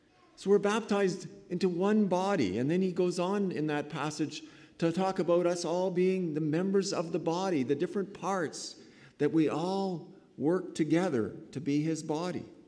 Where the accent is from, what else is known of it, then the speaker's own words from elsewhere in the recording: Canada; I am Canadian. I want to say even a lot more than that. I am a Christian.